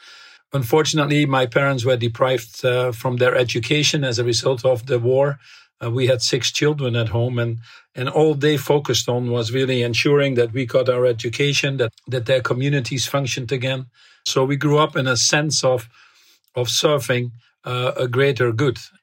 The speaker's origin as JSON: {"language": "English", "country": "Netherlands", "tie": "born or raised there", "second_language": "English", "said": "So I ended up going back to my hometown after a year, and then I wanted to become a doctor. I think it was driven by that same desire to help others. In Holland, there's a lottery system."}